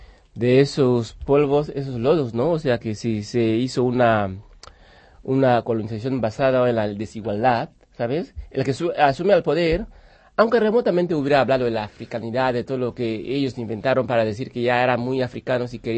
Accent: Equatorial Guinea; moved away as an adult; yo nací en Guinea, estuve ahí hasta 40 y pico.

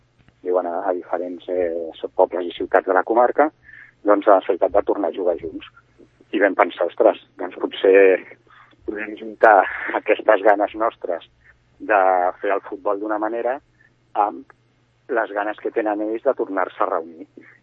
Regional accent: Barcelona, Catalonia, Spain; Jo sóc català, de Barcelona.

